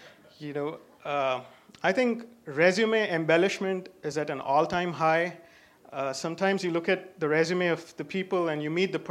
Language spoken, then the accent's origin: English; India; moved away as an adult; now in United States; I grew up in India, and I completed my bachelor's degree in India and then came over to U.S. For graduate school.